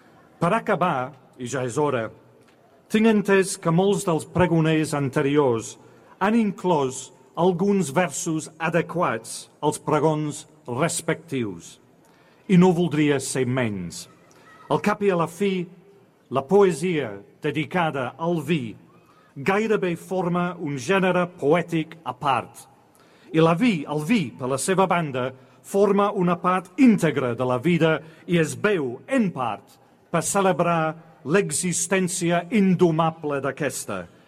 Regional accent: London, United Kingdom; Catalan is a second language; Vaig néixer i créixer a Londres.

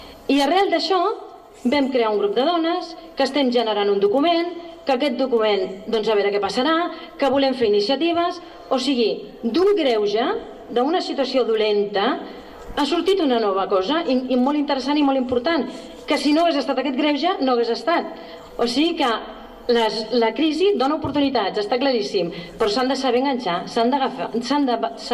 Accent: Sitges, Catalonia, Spain; però si això és el meu poble.

